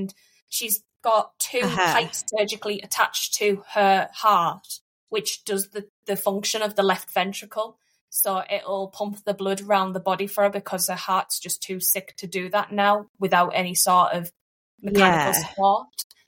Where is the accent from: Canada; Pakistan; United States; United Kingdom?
United Kingdom; Middlesbrough, North East England; So one of us is with Evie for 3 days and then one of us goes back home, because we're from Middlesbrough, so we're not too far away